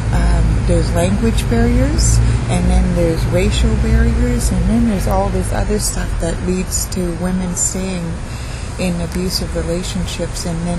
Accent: Canada; I'm from the Coast Salish Nation

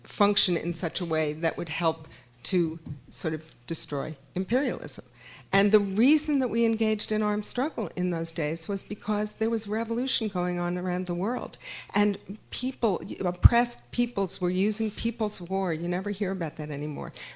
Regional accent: United States; we're from the United States, so the situation is different.

